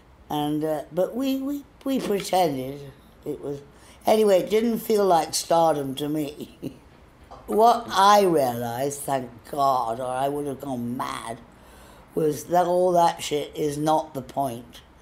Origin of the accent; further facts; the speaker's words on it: Reading, South East England, United Kingdom; I was just a little English girl growing up in England, in Reading